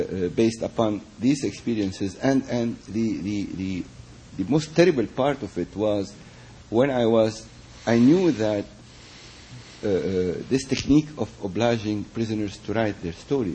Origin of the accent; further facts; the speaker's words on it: Beirut, Beirut Governorate, Lebanon; English is a second language; Personally, I come from Beirut, where we never had a dictatorship regime, but we had a society regime which collapsed.